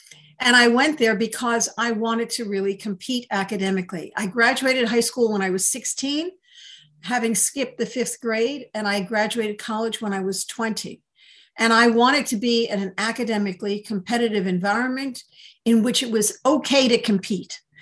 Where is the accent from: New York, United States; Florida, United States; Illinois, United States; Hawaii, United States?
New York, United States; New York City; So I grew up in New York City. I think everybody loves the place that they grew up, and I loved growing up in New York City.